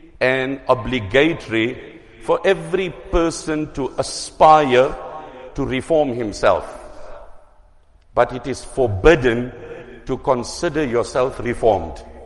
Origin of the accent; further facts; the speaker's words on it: South Africa; As the South African Muslim Ummah, there are many things, alhamdulillah, that people respect us, revere us, honor us for.